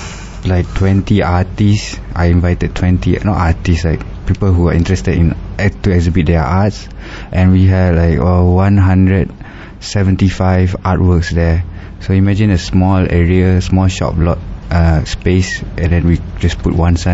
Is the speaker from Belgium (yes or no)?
no; Malaysia; because we are Malaysian.